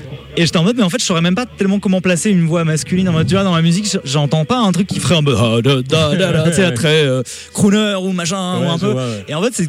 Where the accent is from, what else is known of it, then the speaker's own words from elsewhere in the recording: Spain; moved away as an adult; now in France; moi, j'ai pas grandi en France. J'ai grandi en Espagne, parce que je suis franco-espagnol. Maman espagnole, papa français, on va dire. Et j'ai grandi en Espagne et je suis arrivé à 18 ans ici.